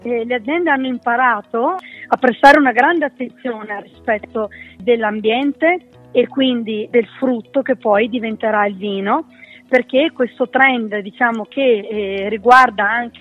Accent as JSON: {"language": "Italian", "region": "Veneto", "country": "Italy", "tie": "born there", "said": "Sono nata in Veneto, ma le mie origini sono bolzanine da una parte e toscane dall'altra, quindi racchiudo in me tre regioni"}